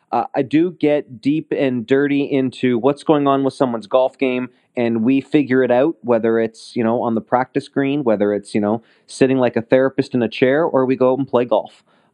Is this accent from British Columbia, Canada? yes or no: no; Ottawa, Ontario, Canada; also born or lived in Kentucky, United States; now in Toronto, Canada; Born and raised in Ottawa, and after spending some time down at university in Kentucky, playing on NCAA scholarship, I moved to Toronto